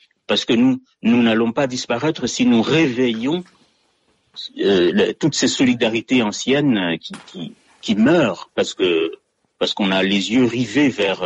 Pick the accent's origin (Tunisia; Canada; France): France; Mayotte; first language Malagasy (Kibushi); French is a second language; né à Mayotte, je suis né dans un village malgachophone, donc ma première langue, l'une des premières langues, c'est le malgache, c'est le sakalav, c'est le kibouch, qu'on appelle le kibouch localement.